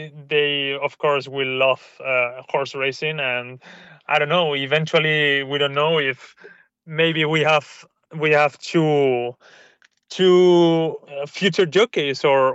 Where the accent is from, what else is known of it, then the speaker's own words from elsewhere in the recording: San Sebastian, Basque Country, Spain; I'm from San Sebastian, which is a small city in Spain